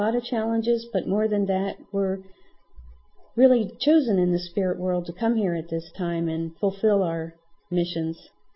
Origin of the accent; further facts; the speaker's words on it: New Jersey, United States; Greetings. … I'm from New Jersey and recently moved to the Midwest